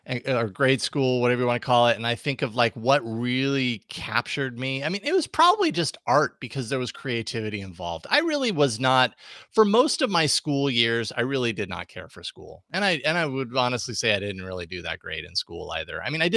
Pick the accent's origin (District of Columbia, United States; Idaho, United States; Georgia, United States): Idaho, United States; Boise; I also, you know, growing up in Boise, you know, Boise's changed a lot. No question. When I was a kid, it was a pretty small, it felt very small.